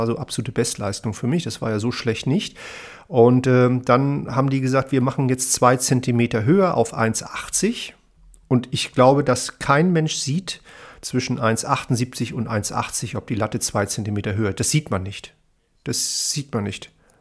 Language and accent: German; Wunstorf, Lower Saxony, Germany; Das war keine 40 Kilometer von zu Hause entfernt, wo ich aufgewachsen bin, in Wunsdorf.